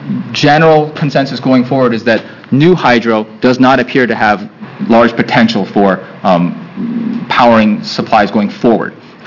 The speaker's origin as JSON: {"language": "English", "region": "Kentucky", "country": "United States", "tie": "born or raised there", "said": "I grew up in Kentucky myself, down one of those little hollers where we wouldn't have had electricity if the Rural Electrification Administration hadn't come in and done its job."}